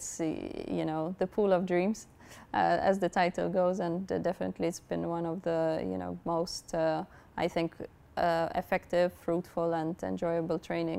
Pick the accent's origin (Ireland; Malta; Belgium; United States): Malta; now in Loughborough, United Kingdom; Yes, fresh fish, because I come from Malta. We have loads of seafood, which is delicious, so highly recommended.